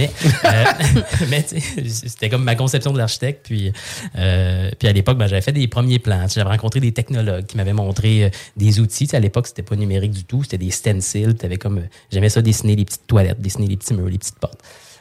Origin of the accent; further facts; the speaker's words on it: Saint-Hyacinthe, Quebec, Canada; je viens de Saint-Hyacinthe, je viens d'une famille... J'ai envie de dire pas d'agriculteur, mais tu sais, Saint-Hyacinthe, c'est très agricole.